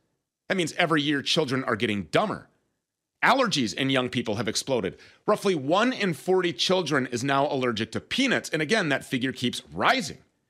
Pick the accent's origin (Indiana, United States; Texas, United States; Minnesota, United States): Minnesota, United States; a family-owned business that grows all of their hemp right here in my home state of Minnesota.